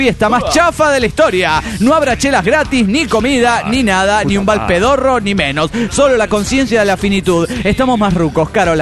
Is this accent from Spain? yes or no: no; Asunción, Paraguay; ¡Vengo desde el Paraguay!